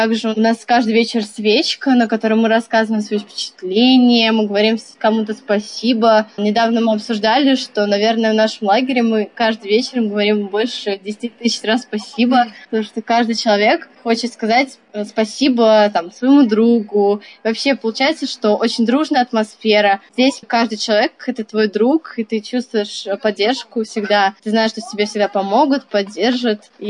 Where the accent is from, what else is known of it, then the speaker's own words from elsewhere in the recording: Moscow, Russia; Я вообще из Москвы.